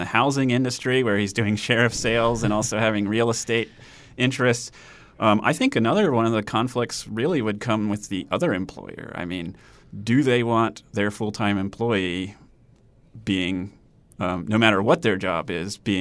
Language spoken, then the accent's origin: English; Delaware, United States; You know, as a kid growing up in Sussex County, I think mosquitoes were worse than they are now.